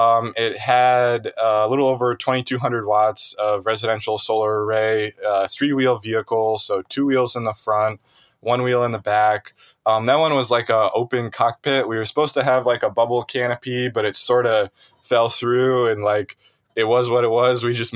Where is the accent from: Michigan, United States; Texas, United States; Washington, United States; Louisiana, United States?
Michigan, United States; Meridian Township; just like I'm from Meridian Township.